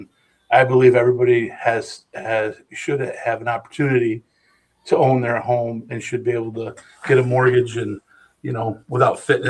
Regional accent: Muskegon, Michigan, United States; also born or lived in Hart; Well, I am from Muskegon. I moved here when I was five from Hart, Michigan. So I was born in Hart, Michigan. I graduated from Mona Shores High School.

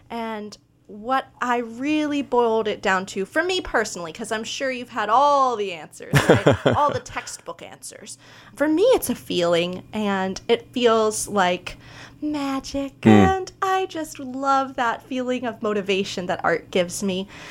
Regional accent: Florida, United States; And I grew up in South Florida on the East Coast, moved here in 2018

